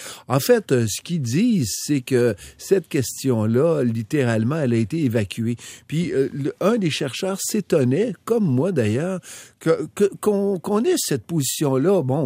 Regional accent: Canada; Nous sommes des Canadiens, puis le Canada va bien.

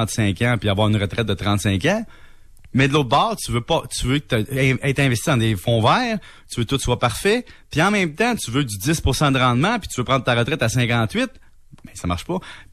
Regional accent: Salaberry-de-Valleyfield, Quebec, Canada; moi, je viens d'Alléfield, hein, puis il y a beaucoup d'aide aux gens défavorisés à Alléfield

